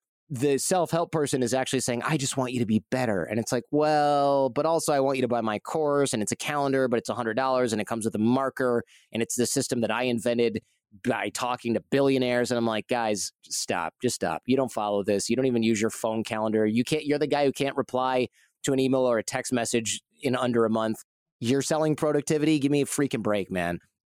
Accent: Detroit, Michigan, United States; I probably growing up in the Midwest, we're not afraid to kind of make fun of ourselves, make fun of things.

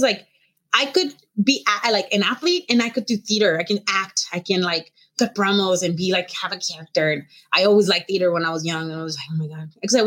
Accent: Tijuana, Baja California, Mexico; In Tijuana, yes. Like we didn't have a lot.

